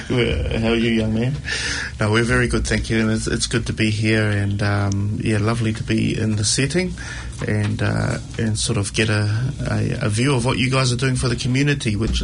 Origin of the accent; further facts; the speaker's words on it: Christchurch, Canterbury, New Zealand; now in Auckland, New Zealand; But growing up in Christchurch, there wasn't a lot of that, and so we were really strangers to it until we came up to Auckland and started discovering a few things about who we are.